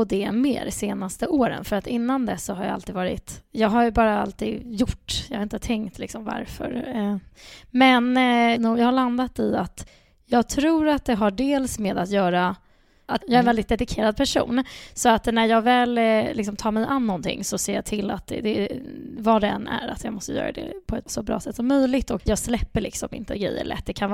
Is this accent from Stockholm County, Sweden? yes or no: yes; Stockholm, Stockholm County, Sweden; born or raised there; also born or lived in Ekerö